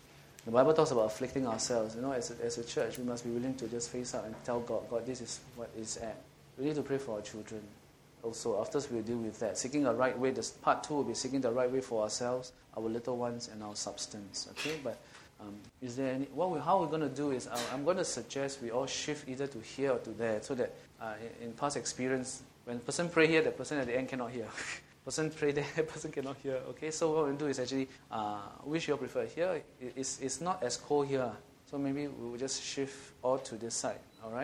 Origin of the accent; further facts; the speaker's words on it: Singapore; And being a Singaporean, working as well as here